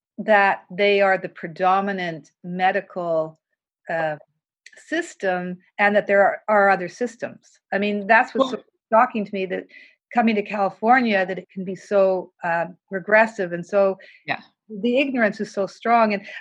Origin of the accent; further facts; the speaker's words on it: Canada; I come from Canada.